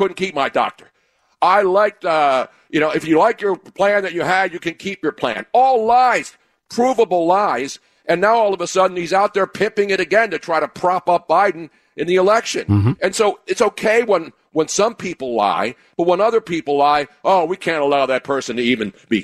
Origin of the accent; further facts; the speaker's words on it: Philadelphia, Pennsylvania, United States; helped Philadelphia become what it is today. The city that I love, my hometown